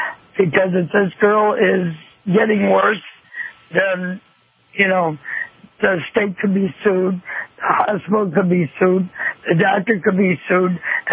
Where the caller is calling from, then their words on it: Utica, New York, United States; Utica, New York.